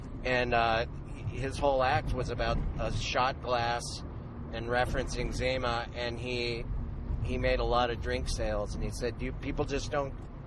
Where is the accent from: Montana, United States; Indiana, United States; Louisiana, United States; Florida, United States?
Montana, United States; Missoula; And you and I, in September, are going to be in Missoula, Montana, my hometown. That'll be great. My dad says hi.